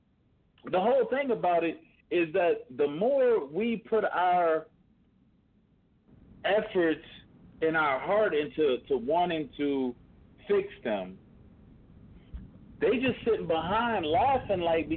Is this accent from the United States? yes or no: yes; Louisiana, United States; I'm not from the South, bro. From Louisiana, bro.